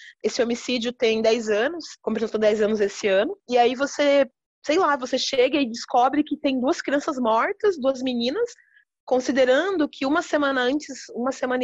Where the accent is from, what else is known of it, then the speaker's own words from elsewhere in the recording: Paraná, Brazil; eu sou paranaense, mas minha família mora em Cerquilho, aqui no interior, fica mais ou menos 1h30 daqui de Sorocaba.